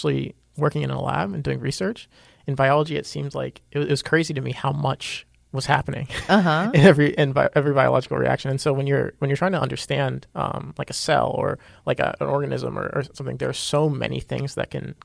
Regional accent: Virginia, United States; I grew up in Northern Virginia.

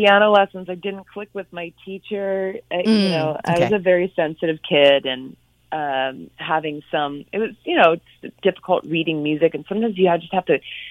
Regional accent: Tracy, California, United States; And I grew up in Tracy, California, and they had this little community access TV show.

